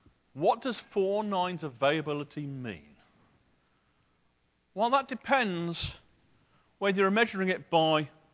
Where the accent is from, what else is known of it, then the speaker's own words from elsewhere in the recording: England, United Kingdom; And of course, being English, I looked at the important one, which is the Oxford English Dictionary